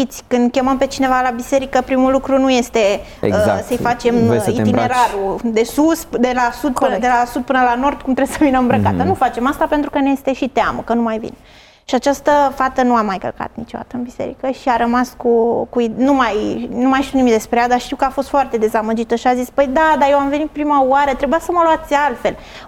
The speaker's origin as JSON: {"language": "Romanian", "country": "Italy", "tie": "born or raised there", "said": "Noi am crescut în Italia, acolo erau mai multe biserici adventiste, neoprotestante"}